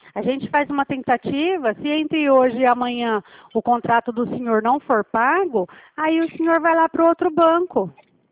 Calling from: Presidente Prudente, São Paulo, Brazil; Eu falo de Presidente Prudente

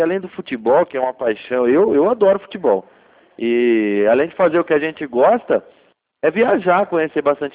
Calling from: Cordeirópolis, São Paulo, Brazil; Eu sou de Cordeirópolis. Município.

